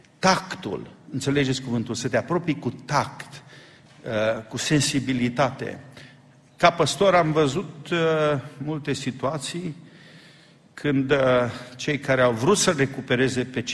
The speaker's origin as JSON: {"language": "Romanian", "town": "Oradea", "region": "Bihor County", "country": "Romania", "tie": "born or raised there", "said": "păstorul bisericii în care am crescut la Oradea"}